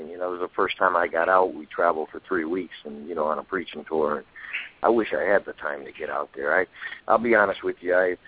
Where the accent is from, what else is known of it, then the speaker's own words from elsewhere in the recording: Connecticut, United States; You know, I'm from originally from Connecticut.